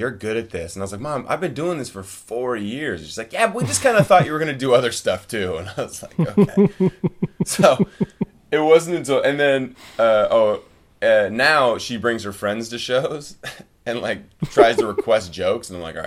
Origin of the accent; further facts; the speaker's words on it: Whidbey Island, Washington, United States; Yeah, I grew up on Whidbey Island on a farm.